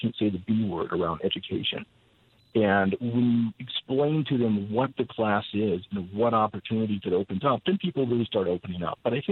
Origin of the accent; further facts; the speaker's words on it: Pineville, Louisiana, United States; moved away as an adult; now in North Dakota, United States; I grew up in Louisiana. And I moved up to North Dakota 10 years ago. I grew up in a little town called Pineville.